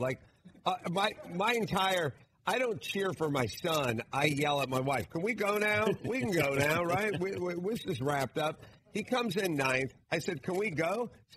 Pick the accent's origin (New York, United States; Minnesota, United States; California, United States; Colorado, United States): California, United States; North Hollywood; I'm from North Hollywood. We didn't put an emphasis on brains.